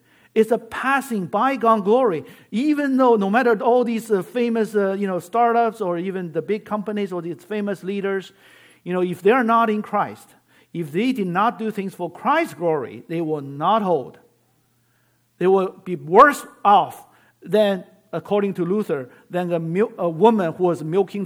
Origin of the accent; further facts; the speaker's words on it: China; English is a second language; now in United States; sometimes when I came from China, you know, this martyr syndrome, it's pretty strong.